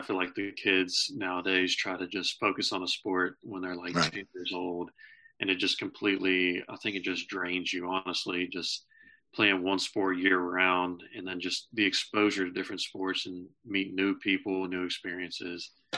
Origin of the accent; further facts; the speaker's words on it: Lexington, Kentucky, United States; Plus, I'm from Lexington, Kentucky, so that's about 3 hours from here.